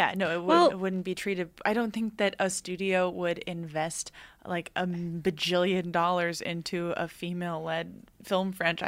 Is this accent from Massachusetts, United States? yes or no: yes; Boston, Massachusetts, United States; because I'm from Boston, a.k.a. the land